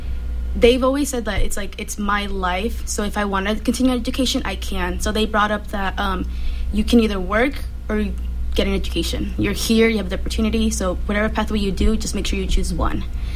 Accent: Los Angeles, California, United States; also born or lived in Mexico; my parents brought me over to America, and we went straight to my grandma's, because my grandma already lived in East LA. Mm. So that's where I lived till I was 6 years old.

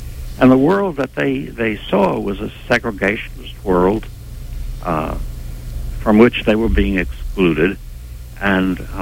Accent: New York City, New York, United States; I grew up in New York City, but in my part of Manhattan and Washington Heights, it was entirely white

